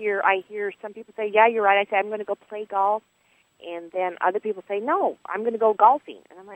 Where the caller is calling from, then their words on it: Scottsdale, Arizona, United States; Scottsdale, Arizona.